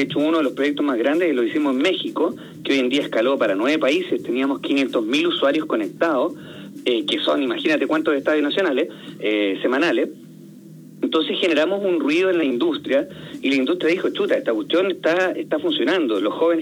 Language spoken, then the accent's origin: Spanish; Chile; acá en Chile, en el fondo nosotros volviendo a nuestro país